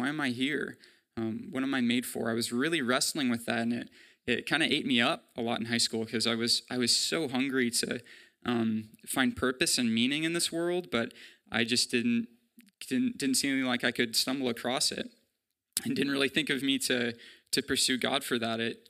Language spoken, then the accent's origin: English; Salem, United States; I grew up in Salem in a Christian home.